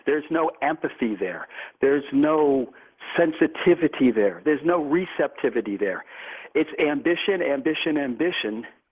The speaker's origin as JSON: {"language": "English", "region": "California", "country": "United States", "said": "It looks, I'm from California, so like gnarly."}